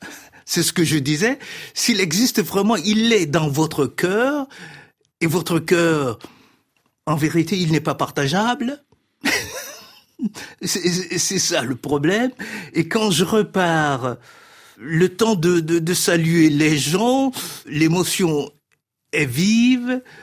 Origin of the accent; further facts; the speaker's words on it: Chad; de par mes origines de marin-pêcheur, on a l'impression qu'on tangue. Et quand on vient du Tchad, c'est-à-dire un pays essentiellement plat, le monde se soulève à chaque pas.